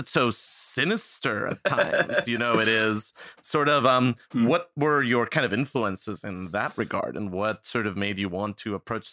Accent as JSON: {"language": "English", "country": "Costa Rica", "tie": "born or raised there", "said": "I grew up in Costa Rica."}